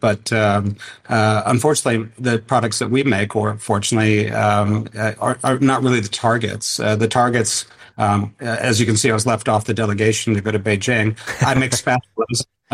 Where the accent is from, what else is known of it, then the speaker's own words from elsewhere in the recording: United States; I also hope there's a better relationship between my home country, the United States, and China.